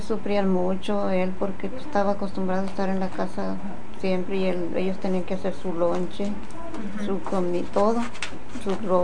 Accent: Teocuitatlán, Jalisco, Mexico; born there; Ah, pues Jalisco, porque Tecuitatlán.

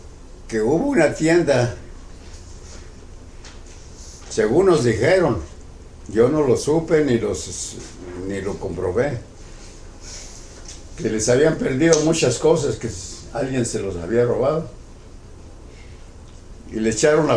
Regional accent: Mexico; now in United States; si me mandan para México, pues, es mi tierra, es mi país. Y eso es lo que quisiera, ir a morir en mi país.

